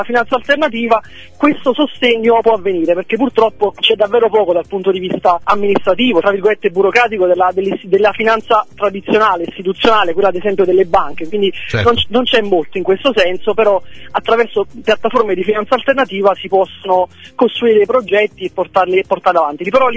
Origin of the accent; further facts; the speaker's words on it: Salerno, Campania, Italy; da salernitano che si occupa di comunicazione d'impresa